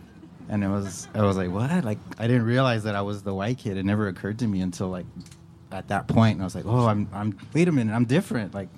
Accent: El Paso, Texas, United States; grew up in El Paso. Everyone around me was Latino or brown.

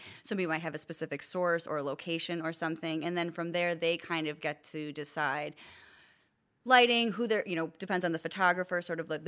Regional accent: Wisconsin, United States; now in California, United States; I am a transplant to California. I grew up in Wisconsin.

